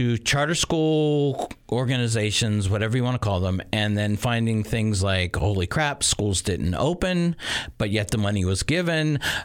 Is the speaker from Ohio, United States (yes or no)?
no; Wisconsin, United States; The last time I had you on was because in my home state here in Wisconsin, we were debating the public charter school language